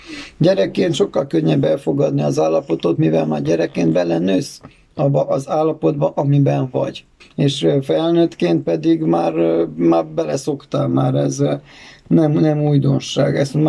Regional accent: Târgu Mureș, Mureș County, Romania; Marosvásárhelyről vagyok, Marosvásárhelyen születtem, itt gyermekeskedtem Marosvásárhelyen, a tanulmányaimat is itt végeztem, az általános iskolát, a liceumot és az egyetemet is.

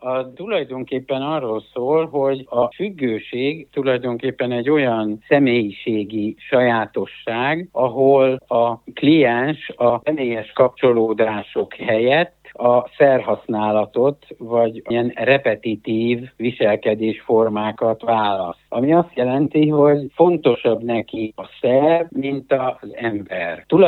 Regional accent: Târgu Mureș, Mureș County, Romania; Én is Marosvásárhelyi vagyok

